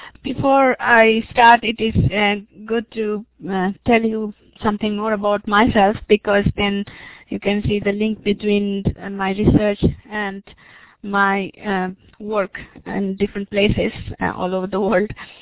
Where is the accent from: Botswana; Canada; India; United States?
India; moved away as an adult; I was born and brought up in India